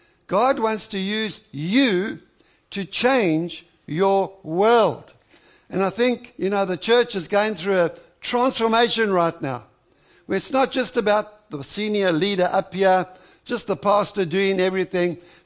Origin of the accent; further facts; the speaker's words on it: South Africa; We're originally from South Africa. I see we've got some other African brothers and sisters here.